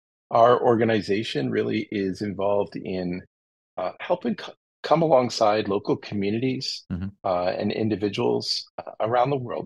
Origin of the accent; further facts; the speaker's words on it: London, Ontario, Canada; I was born in London, Ontario, in the same hospital